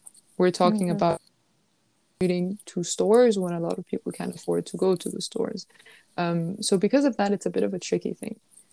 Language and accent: English; Denmark; So I grew up here in Denmark.